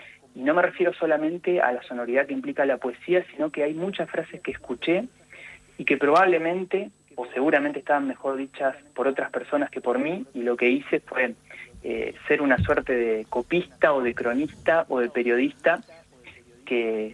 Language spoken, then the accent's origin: Spanish; Santa Fe, Argentina; Los santafesinos, bueno, como cualquier habitante de nuestro país, tenemos nuestra tonada, nuestro cantito